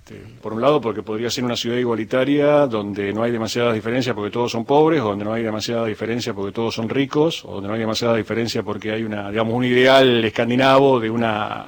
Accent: San Isidro, Buenos Aires Province, Argentina; Yo soy de San Isidro, en Buenos Aires

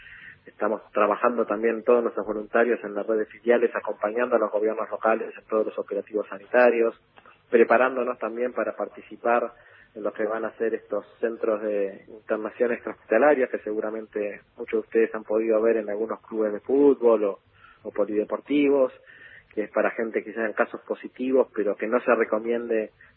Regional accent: La Plata, Buenos Aires Province, Argentina; la filial de La Plata, de donde yo soy.

